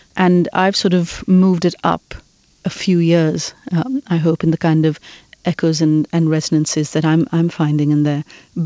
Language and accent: English; Karachi, Sindh, Pakistan; when I was growing up in Karachi, we didn't have, you know, you didn't have internet access